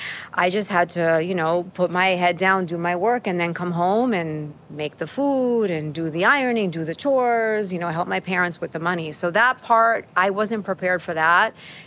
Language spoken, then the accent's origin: English; Queens, New York, United States; Yeah, so I grew up here in New York City, in Queens, in Long Island City, which is not what it used to be.